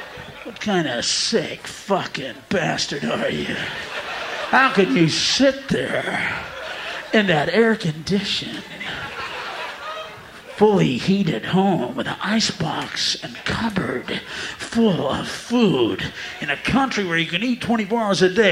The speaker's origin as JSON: {"language": "English", "country": "United States", "said": "Well, I don't want to seem cruel, you know, but I'm an American, you know?"}